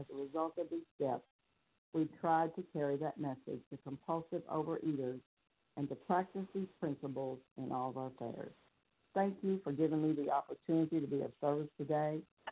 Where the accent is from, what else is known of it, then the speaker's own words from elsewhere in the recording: Pensacola, Florida, United States; I'm from Pensacola, Florida, and I am a recovered compulsive overeater through God's grace.